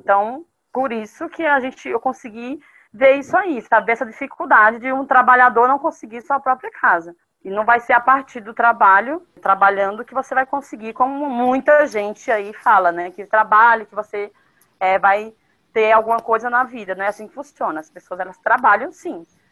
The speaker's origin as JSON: {"language": "Portuguese", "region": "Northeast Region", "country": "Brazil", "moved": "yes", "lives_now": "São Paulo, Brazil", "said": "Eu sou nordestina, moro aqui em São Paulo há 18 anos."}